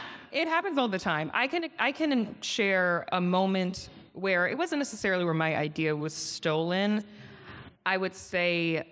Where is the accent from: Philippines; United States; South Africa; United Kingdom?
United States; Potomac, Maryland; also born or lived in New York; now in Los Angeles, United States; I'm from Potomac, which now everybody knows where that is. Yes. But I moved here. I've been here for 5 years in LA. I moved here from New York. I was in New York for 8 years